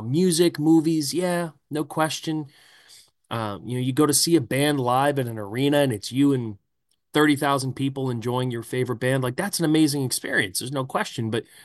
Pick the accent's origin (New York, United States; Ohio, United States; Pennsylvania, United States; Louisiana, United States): Pennsylvania, United States; Philadelphia; And as I'm reflecting on my hometown, where I'm from, my favorite team, the number one team in all of Philadelphia.